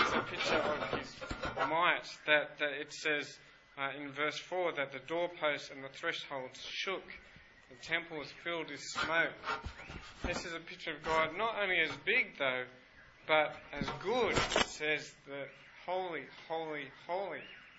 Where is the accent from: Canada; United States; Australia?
Australia; Penrith, New South Wales; Now, I grew up in Penrith, so I could see the Blue Mountains from our front balcony